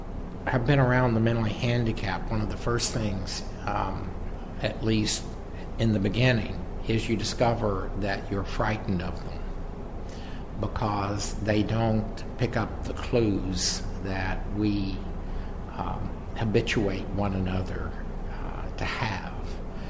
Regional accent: Texas, United States; moved away; I'm a Texan, and of course, I've lived outside Texas most of my life, though Texas, if I think about it, is still home.

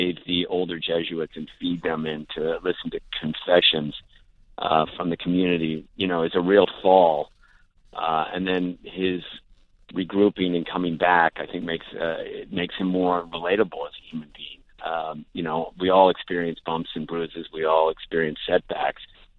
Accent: United States; As an American who has been in political races and has been involved in politics at both federal and state level

